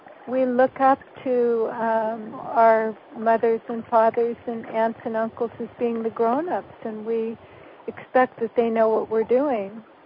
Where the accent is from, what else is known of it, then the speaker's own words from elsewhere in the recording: California, United States; one good thing in my case was that I grew up in California. So when I was a child, we did eat meat